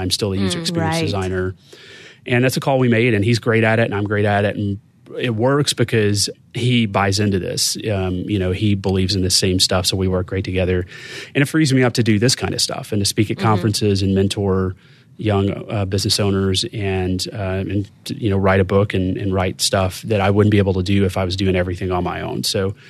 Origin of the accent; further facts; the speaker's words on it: the South, United States; accent: Southern; I have a Southern accent. I'm from the South, and I'm not sheepish.